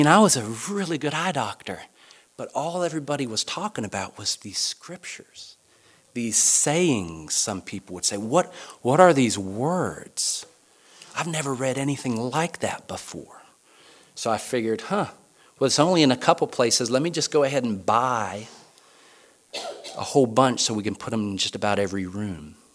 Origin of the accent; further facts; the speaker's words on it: Huntington, West Virginia, United States; also born or lived in Indiana / Manning; now in Simpsonville, United States; I grew up in Huntington, West Virginia, home of Marshall University, the Thundering Herd.